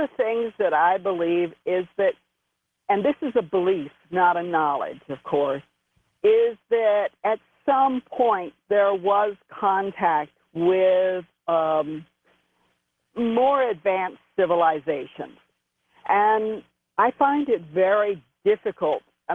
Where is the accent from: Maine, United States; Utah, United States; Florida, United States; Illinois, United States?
Florida, United States; I went home and told my mother that I wasn't really from northern Florida. I was really from Egypt